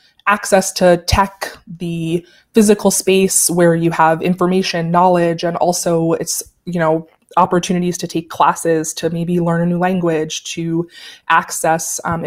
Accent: New York City, New York, United States; Growing up in New York City, you know, you take the subways

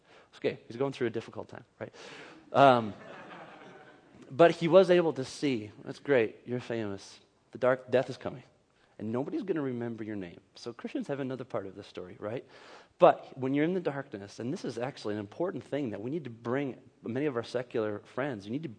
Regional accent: Minnesota, United States; because most of the folks in Northfield, Minnesota, I'm from Minnesota, they either work in the fields

